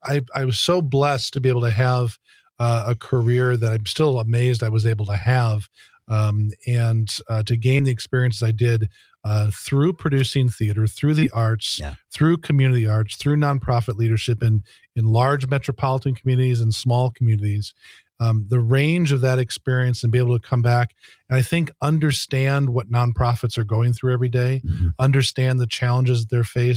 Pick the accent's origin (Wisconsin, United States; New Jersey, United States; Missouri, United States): Wisconsin, United States; Green Bay; also born or lived in West Coast; I lived on the West Coast for a period of time, but I was recruited to come back to Green Bay, my hometown